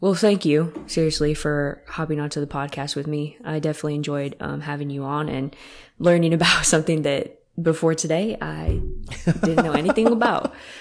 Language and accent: English; Washington, United States; I'm from Washington.